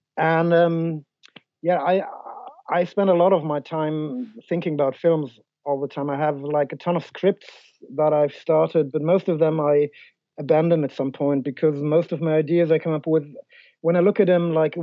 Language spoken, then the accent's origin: English; Germany; oh, by the way, we're from Germany, yeah.